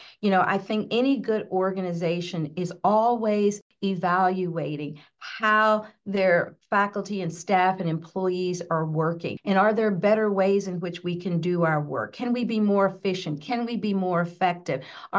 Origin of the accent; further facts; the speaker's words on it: Arkansas, United States; I grew up in Arkansas, and so I grew up in a primarily rural state.